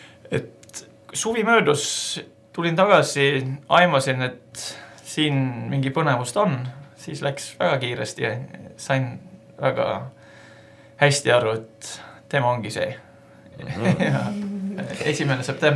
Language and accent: Estonian; Vestland, Norway; Estonian is a second language; Ja mina olen Bergeni lähedalt pärit. Seal on inimesed optimistlikud, agressiivsed, räägivad otse.